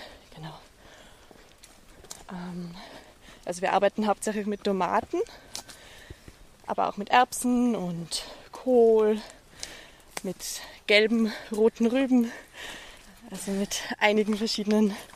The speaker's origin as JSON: {"language": "German", "town": "Kufstein", "region": "Tyrol", "country": "Austria", "said": "Ich komme aus Tirol, ja, Kufstein."}